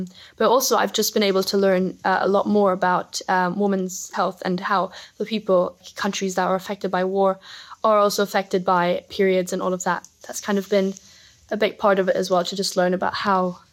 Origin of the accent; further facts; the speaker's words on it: Germany; I joined Wellington in the Lower Sixth last September and I'm from Germany.